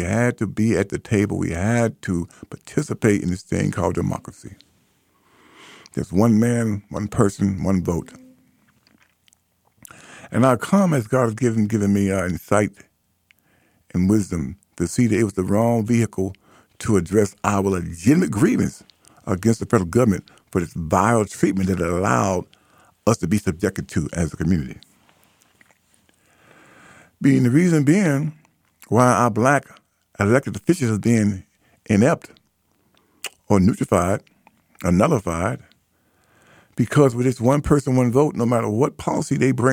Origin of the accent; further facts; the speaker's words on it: United States; I'm not an African. I've been there several times, had a great experience. We'll go back there. But I am an American.